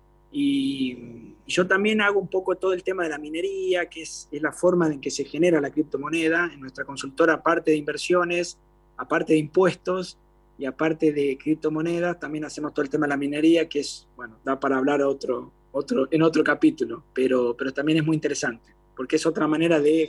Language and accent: Spanish; Tucumán, Argentina; Mi Instagram personal es … porque soy de Tucumán.